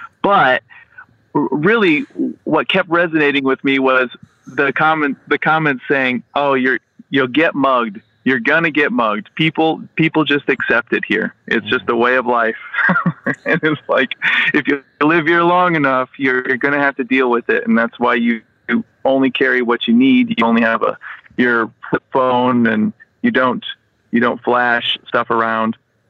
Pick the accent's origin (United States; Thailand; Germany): Thailand; But I think that growing up in Thailand and us having traveled, we realized that the other cultures are different.